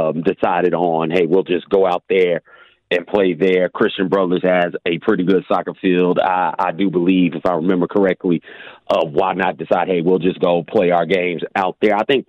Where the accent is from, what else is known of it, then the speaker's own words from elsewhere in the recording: Clarksville, Tennessee, United States; Well, and I grew up in Clarksville. We had the Clarksville Coyotes